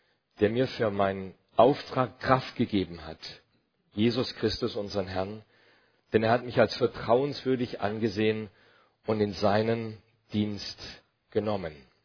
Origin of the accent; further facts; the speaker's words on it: Durlach, Baden-Württemberg, Germany; moved away as an adult; also born or lived in Karlsruhe; now in France; Ich bin in Karlsruhe geboren, in Durlach aufgewachsen und gehe nächstes Jahr normalerweise in Rente. Bin jetzt seit 33 Jahren in Frankreich mit meiner Frau.